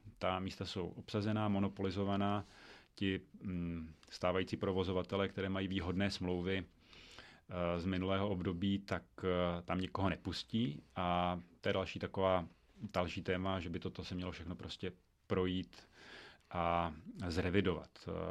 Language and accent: Czech; Vysočina Region, Czechia; Já jsem rodák z Vysočiny a my jsme na lyžích jezdili od malička.